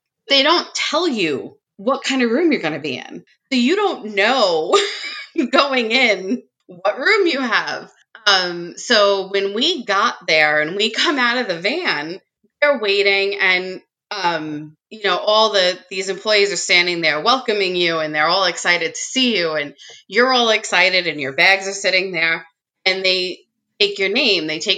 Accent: Queens, New York, United States; I'm from Rockaway Beach in Queens. So that's what I was just going to say. I'm 10, my whole life, I live 10 minutes from JFK.

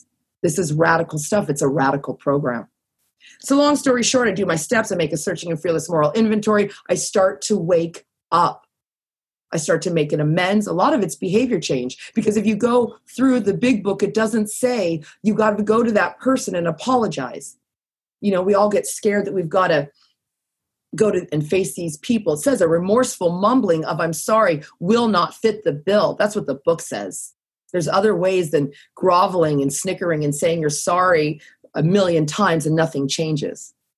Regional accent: California, United States; now in Toronto, Canada; I'm from California. I forgot to tell Justin that. I'm actually from Orange County. And I came to Toronto and my problems followed me.

